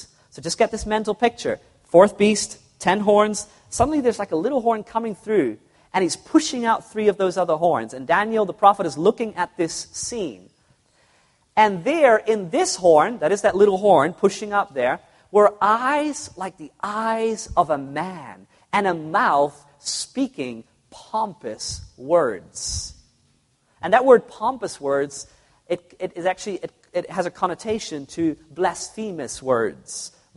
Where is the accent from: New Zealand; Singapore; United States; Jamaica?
New Zealand; also born or lived in Netherlands; I come from a Roman Catholic home. My parents were Roman Catholics. All my family were Roman Catholics. I grew up in New Zealand and in Holland